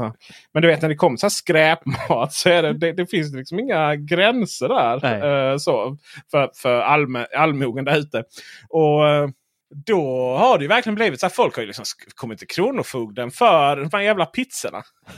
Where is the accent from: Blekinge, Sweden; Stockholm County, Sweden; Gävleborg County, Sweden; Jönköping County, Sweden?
Blekinge, Sweden; Jag är ju från Blekinge, jag vet ju hur puben fungerar